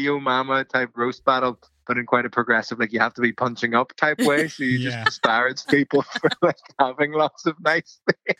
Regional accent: Belfast, Northern Ireland, United Kingdom; But I am from Belfast proper. The boundary of Belfast, there was a little boundary post in my back garden between Belfast and kind of Castlereagh, which is kind of the first little borough outside Belfast. So technically my kitchen isn't in Belfast

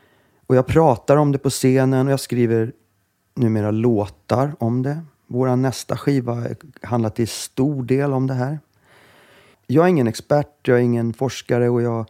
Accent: Stockholm, Stockholm County, Sweden; Alltså Östersjön, vårat hav, som stockholmare här

